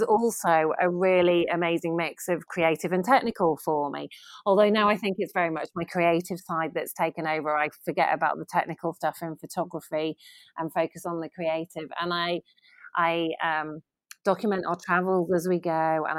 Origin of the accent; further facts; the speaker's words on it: United Kingdom; I'm British.